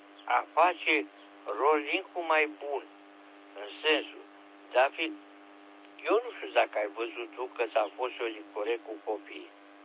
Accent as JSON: {"language": "Romanian", "town": "Craiova", "region": "Dolj", "country": "Romania", "said": "Păi eu sunt un bebe de la Craiova."}